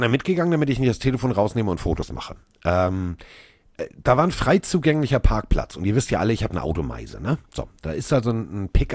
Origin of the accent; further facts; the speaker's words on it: Hamburg, Germany; als ich sagte, ich bin aus Hamburg